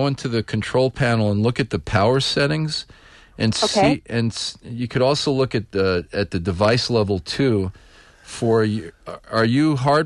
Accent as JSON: {"language": "English", "region": "New York", "country": "United States", "said": "I'm from New York."}